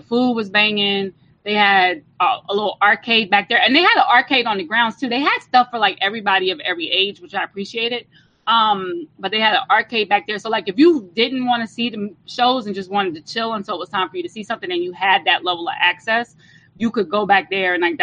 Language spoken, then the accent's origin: English; New York City, New York, United States; as a New Yorker, especially, I could resonate with it because my biggest fear is that my family loses our house in Harlem to taxes